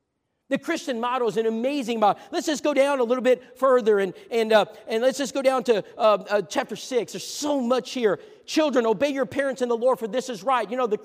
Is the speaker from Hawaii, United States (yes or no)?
no; Texas, United States; I grew up in Texas. I'm a Dallas Cowboy fan.